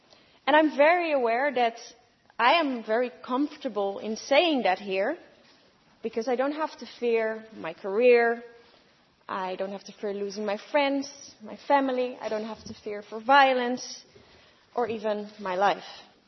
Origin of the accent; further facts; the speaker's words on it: Netherlands; I was 11 years old when equal marriage became reality in my home country, the Netherlands.